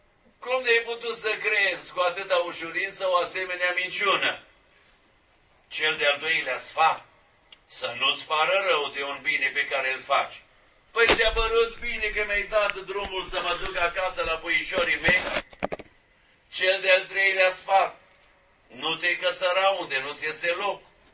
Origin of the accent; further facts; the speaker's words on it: Romania; ca român vorbind